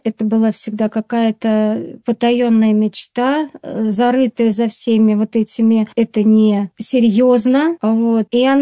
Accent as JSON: {"language": "Russian", "town": "Rameshki", "region": "Tver Oblast", "country": "Russia", "tie": "born there", "said": "Я родилась тоже в Тверской области, но есть такой небольшой поселок Рамешки, поселок городского типа, это небольшой поселок."}